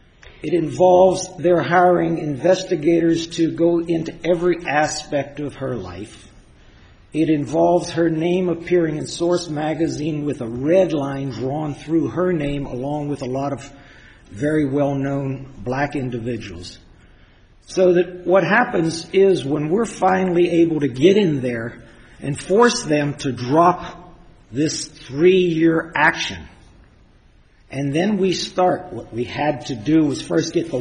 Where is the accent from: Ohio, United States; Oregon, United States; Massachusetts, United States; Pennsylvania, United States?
Pennsylvania, United States; Harrisburg; I'm from Harrisburg, Pennsylvania.